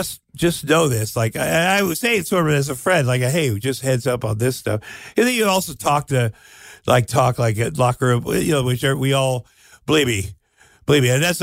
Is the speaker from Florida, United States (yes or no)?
no; Iowa, United States; I grew up in Iowa. And your family's different. You will get picked on.